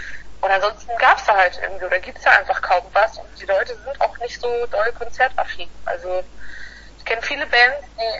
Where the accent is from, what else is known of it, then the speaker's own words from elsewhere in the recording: Hesse, Germany; now in Hamburg, Germany; wohne aber schon relativ lang in Hamburg. Ist zum Musikmachen doch ein bisschen schöner als, ich komme aus der Nähe von Fulda, wenn ihr das was sagt.